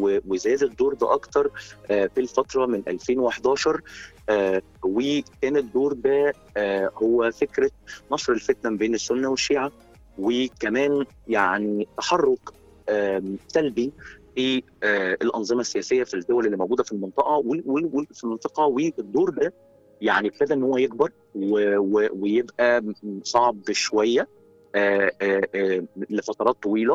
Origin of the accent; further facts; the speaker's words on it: Egypt; وتصادف ده بتطبيقاً لمبدأ كده شهير عندنا في مصر